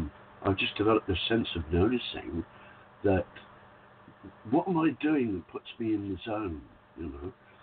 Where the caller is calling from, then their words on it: Whitsunday Islands, Queensland, Australia; from the Whitsunday Islands, and it's 12 minutes past 4 in the morning